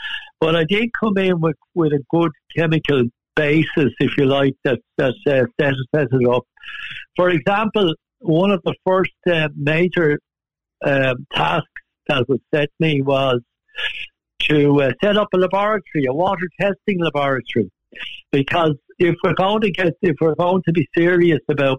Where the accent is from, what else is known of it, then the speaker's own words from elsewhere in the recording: Wicklow, Leinster, Ireland; I'm a native of Wicklow. I went to school. I'm born and bred in Wicklow.